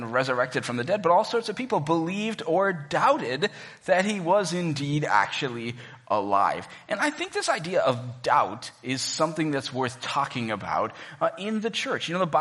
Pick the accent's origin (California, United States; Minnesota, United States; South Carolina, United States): Minnesota, United States; Cambridge; this was happening basically in my hometown. I grew up in Cambridge, Minnesota.